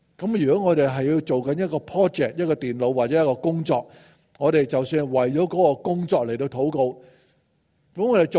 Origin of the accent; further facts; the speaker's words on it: Chaozhou, Guangdong, China; 我们华人呢，特别我潮州人呢，